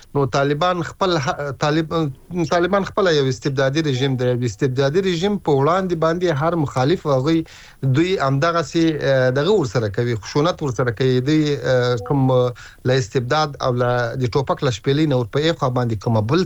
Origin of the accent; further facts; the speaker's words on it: Ghazni, Afghanistan; زه د غزنی ولایت یم